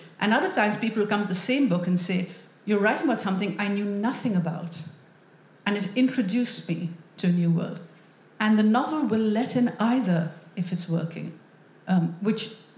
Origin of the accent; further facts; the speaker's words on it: Karachi, Sindh, Pakistan; But I grew up in Karachi reading the English language novel